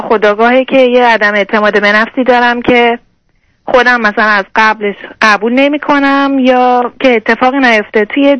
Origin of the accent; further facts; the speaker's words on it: Iran; now in Canada; الان که 3 سال موندم کانادا برگردم ایران توی همون شهر خودم باشم